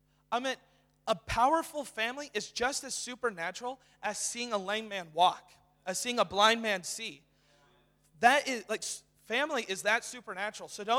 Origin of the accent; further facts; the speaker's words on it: Tonasket, Washington, United States; As Jordan said, I am from Tenasket, Washington.